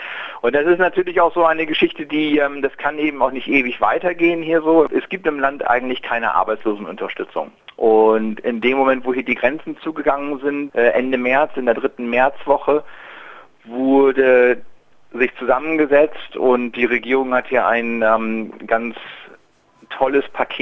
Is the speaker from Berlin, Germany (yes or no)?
no; Nordenham, Lower Saxony, Germany; now in Cook Islands; Ich komme aus Norddeutschland, ja, ich bin ein richtiges Nordlicht. Also ich bin 70 Kilometer nördlich von Bremen geboren, direkt an der Wesermündung aufgewachsen, in einem kleinen Städtchen Nordenham heißt das. Direkt am Jadebusen auf einer kleinen Halbinsel.